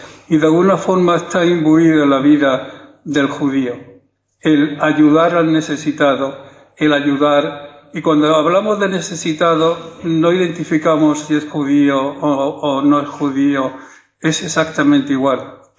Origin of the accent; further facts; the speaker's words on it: Spain; yo como español y como judío me siento muy orgulloso de Cáritas.